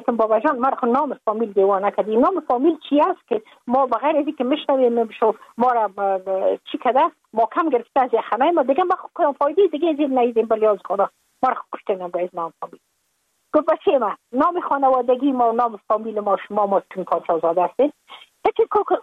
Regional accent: Afghanistan; moved away as an adult; now in United States; من که از افغانستان بر آمدم من اون سال بودم 28 ساله

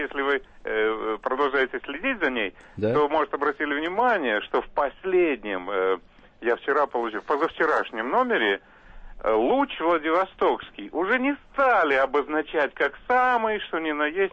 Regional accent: Russian Far East, Russia; Я коренной дальневосточник, я вам уже докладывал.

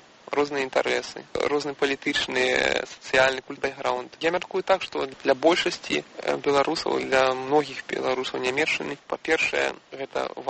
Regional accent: Belarus; Ми разом не тому, що ми білоруси, а тому, що нам добре разом, і ми білоруси.

